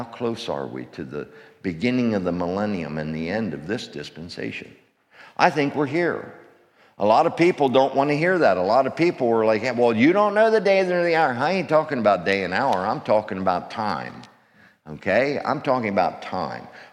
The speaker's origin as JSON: {"language": "English", "town": "Glen Rock", "region": "Pennsylvania", "country": "United States", "said": "I'm a redneck from Glen Rock, Pennsylvania, hence the accent."}